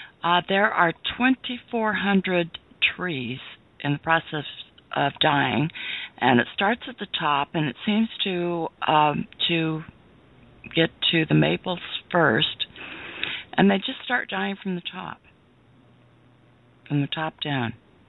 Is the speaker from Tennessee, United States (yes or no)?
no; California, United States; I grew up in California.